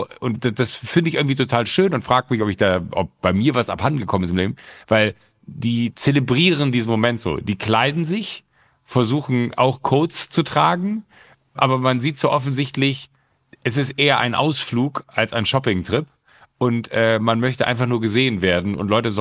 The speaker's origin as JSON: {"language": "German", "town": "Mönchengladbach", "region": "North Rhine-Westphalia", "country": "Germany", "tie": "born or raised there", "said": "ich bin dann in Gladbach groß geworden"}